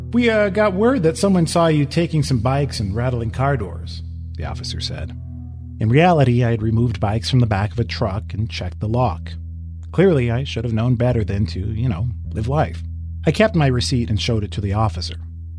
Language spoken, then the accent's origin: English; Westwood, California, United States; I didn't realize I was black until I was 11. I was a mixed kid. I grew up in Westwood.